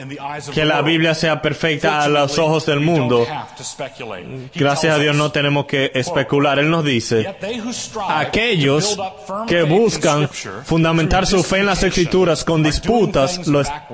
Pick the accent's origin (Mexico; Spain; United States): United States; Idaho; Spanish is a second language; I'm from Idaho. Soy de Idaho.